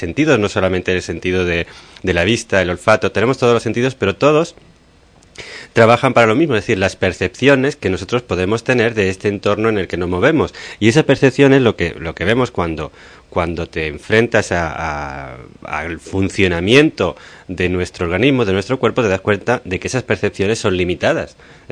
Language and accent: Spanish; Puig d'en Valls, Balearic Islands, Spain; Porque para salir de Santa de Puig de Valls, que es de donde yo vengo, ¿no?